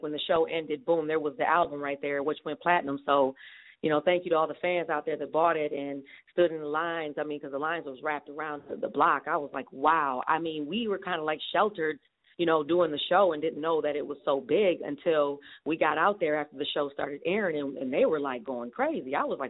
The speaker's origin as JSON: {"language": "English", "town": "Port Huron", "region": "Michigan", "country": "United States", "said": "I'm from Michigan, you know, Port Huron, Michigan."}